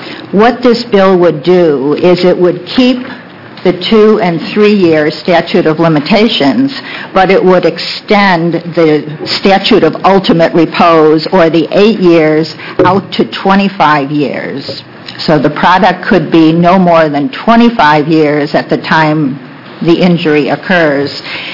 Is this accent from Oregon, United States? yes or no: yes; Portland, Oregon, United States; I'm a lawyer from Portland and a past president of the Oregon Trial Lawyers Association.